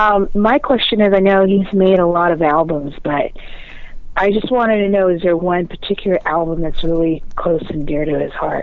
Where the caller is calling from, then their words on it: San Diego, California, United States; I'm calling from San Diego.